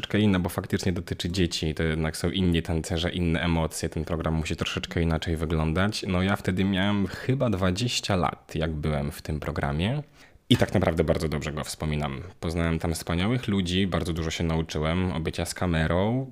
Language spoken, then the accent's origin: Polish; Mońki, Podlaskie Voivodeship, Poland; also born or lived in Warsaw; Ja urodziłem się w Warszawie, stąd tak naprawdę pochodzę, natomiast wychowałem się na Podlasiu, ponieważ moja mama jest z Podlasia i tam mieszkaliśmy sobie w takiej małej miejscowości Moniki.